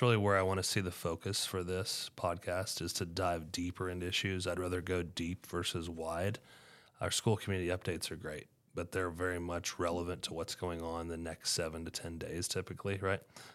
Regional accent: Hays, Kansas, United States; started, as you just alluded to, as a classroom teacher for 5 years, where I was actually born and raised in Hayes

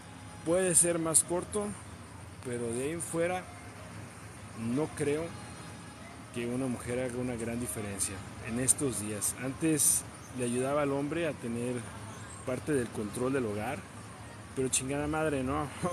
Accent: Playa del Carmen, Quintana Roo, Mexico; now in Sacramento, United States; son las 2:30 de la mañana aquí en Sacramento, lo que significa que en mi tierra, en Playa del Carmen, son las 5:30 de la mañana

